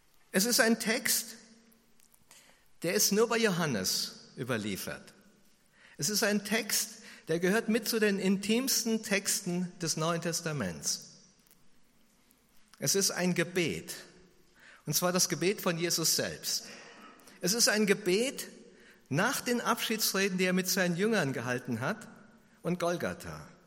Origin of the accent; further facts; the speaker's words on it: Heigerselbach, Bavaria, Germany; In dem Dorf, wo ich herkomme, in Heigerselbach